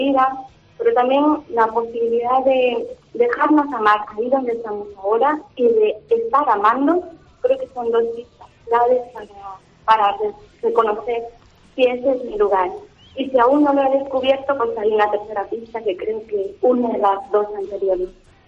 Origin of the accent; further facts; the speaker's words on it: Guatemala; now in Almería, Spain; originaria de Guatemala.